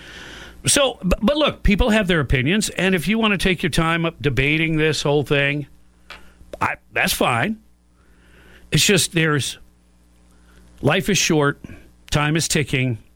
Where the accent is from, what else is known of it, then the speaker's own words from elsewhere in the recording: Michigan, United States; now in Gainesville, United States; Now, I grew up in Michigan, and I'll always be somewhat of a Michigan fan